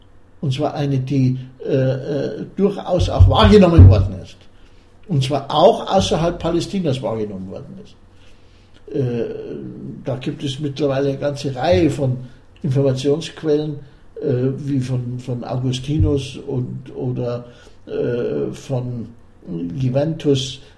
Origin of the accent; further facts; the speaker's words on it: Munich, Bavaria, Germany; wir sind beide Münchner. In München geboren, in München aufgewachsen, in München gelebt. Unser ganzer Lebenskreis war in einer Großstadt.